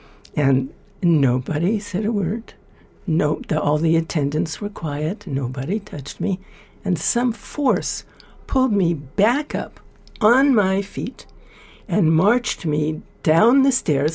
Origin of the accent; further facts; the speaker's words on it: United States; moved away as an adult; now in India; I'm an American, and I came to India in 1969, January of 1969, for 6 weeks.